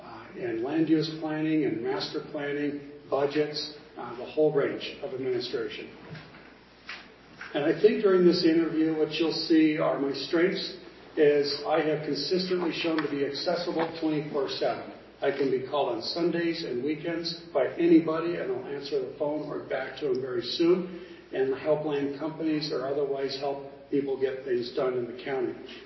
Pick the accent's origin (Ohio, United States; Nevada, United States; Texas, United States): Nevada, United States; Dayton; also born or lived in Jacks Valley; now in Virginia City, United States; I'm a Nevada native. I grew up in Dayton. I was born in Jacks Valley. And I came up from a family full of ranchers and casino bosses.